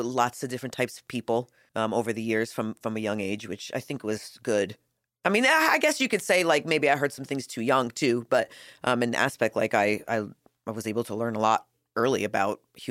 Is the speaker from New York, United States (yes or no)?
yes; Middletown, New York, United States; now in Myrtle Beach, United States; Well, like you said, we grew up in Middletown, New York.